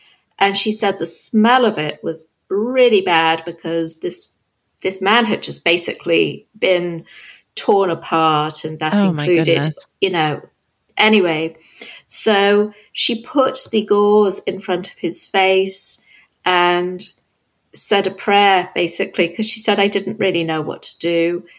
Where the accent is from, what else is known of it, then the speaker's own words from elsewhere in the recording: London, United Kingdom; now in England, United Kingdom; When I was growing up I grew up in South London, like the border between South London and the countryside.